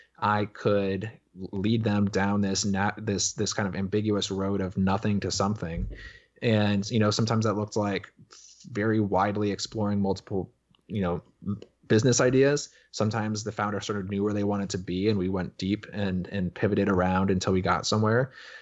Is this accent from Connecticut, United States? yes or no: yes; Connecticut, United States; I don't think I grew up in Connecticut, you know, the farther reaches of the New York City suburbs. Grew up in what was definitely Giants land, even though I became a Patriots fan.